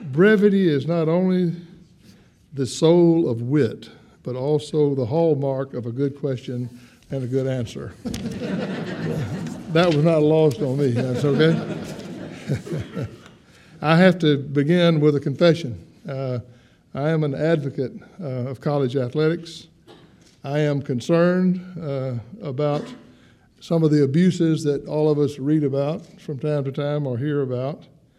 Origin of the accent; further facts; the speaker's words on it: Moss Point, Mississippi, United States; For me, I'm from Moss Point, Mississippi, a little town on the Mississippi Gulf Coast.